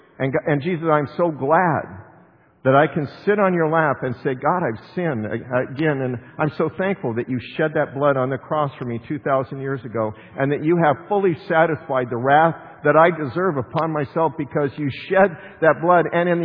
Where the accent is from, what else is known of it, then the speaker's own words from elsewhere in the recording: United States; even though I struggle as an American with these things that are happening